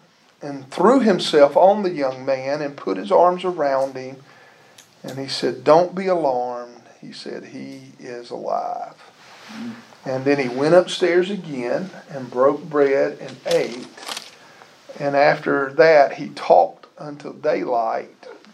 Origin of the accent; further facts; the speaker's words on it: Louisiana, United States; growing up in South Louisiana, it was hot, so, muggy.